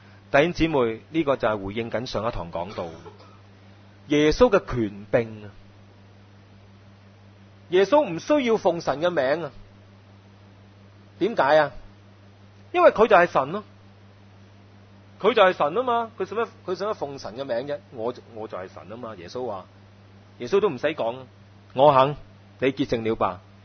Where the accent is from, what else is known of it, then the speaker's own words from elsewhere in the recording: China; 咁你我哋中國人嗰四個字真係唔錯㗎，真係對症就下藥㗎嘛